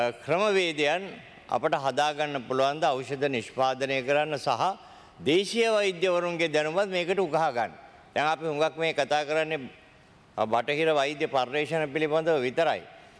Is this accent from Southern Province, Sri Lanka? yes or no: yes; Southern Province, Sri Lanka; මම දකුණු පළාතේ කෙනෙක් හැටියට මම දන්නවා